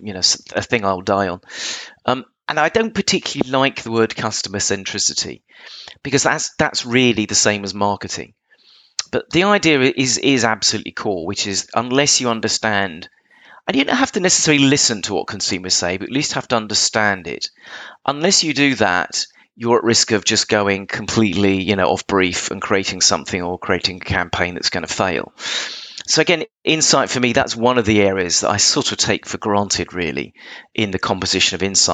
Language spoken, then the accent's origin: English; England, United Kingdom; by the way, for the international audience, I'm English, so it's data.